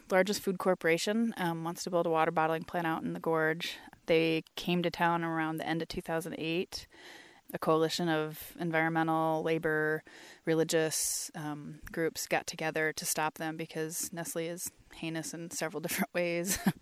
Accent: Michigan, United States; moved away; I grew up in Michigan. I moved out here year 2000. Right before I left Michigan

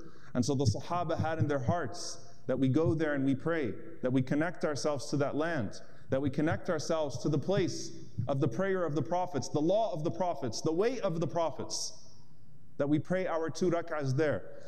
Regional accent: Palestine; if it hurts those of us who are Palestinian in particular, who can't visit the land of our parents

